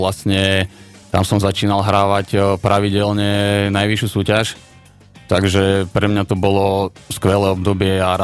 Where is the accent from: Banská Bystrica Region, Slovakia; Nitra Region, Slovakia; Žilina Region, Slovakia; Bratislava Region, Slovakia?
Žilina Region, Slovakia; Ja som rodák z Oravy